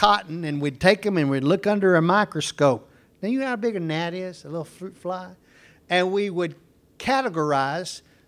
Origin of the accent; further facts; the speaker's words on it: Waxahachie, Texas, United States; in my hometown of Waxahachie, there wasn't much to do.